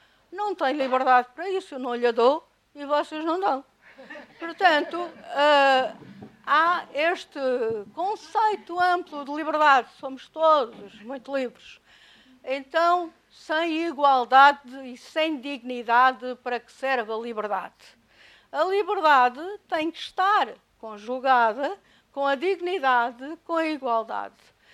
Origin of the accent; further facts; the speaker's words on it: Alentejo, Portugal; e as pessoas, no meu Alentejo, por exemplo, de onde eu sou